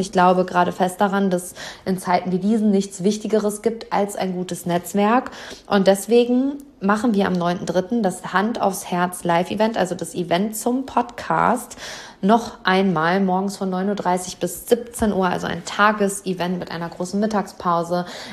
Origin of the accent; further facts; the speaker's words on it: Hamm, North Rhine-Westphalia, Germany; also in meiner Heimatstadt, im Seminarraum über den Dächern von Hamm.